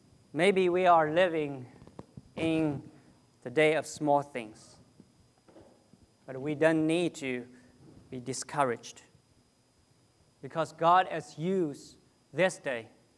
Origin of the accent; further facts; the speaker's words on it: China; Brothers and sisters, I came from China And I am always amazed by the rapid growth of the church in China.